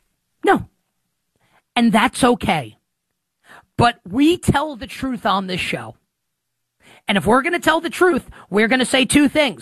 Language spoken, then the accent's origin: English; Queens, New York, United States; Growing up in Queens, New York, the Honda Civic was the car that if you had no money, which was all of us, including me, the Honda Civic was the car you wanted to get.